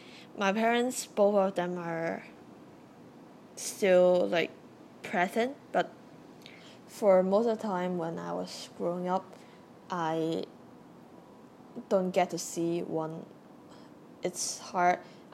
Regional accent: Hong Kong; And I grew up in Hong Kong

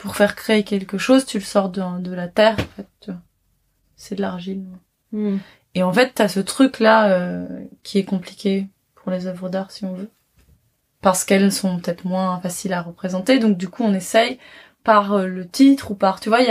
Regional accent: Paris, Île-de-France, France; C'est que j'ai grandi à Paris.

